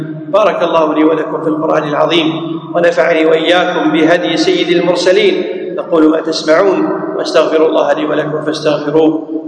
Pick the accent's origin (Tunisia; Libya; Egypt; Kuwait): Kuwait; يسمون عندنا في الكويت فلان هذر